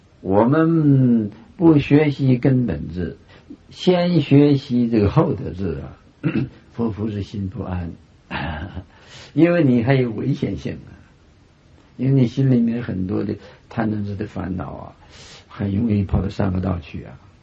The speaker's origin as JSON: {"language": "Chinese", "country": "China", "said": "对我们中国人的啊影响很大"}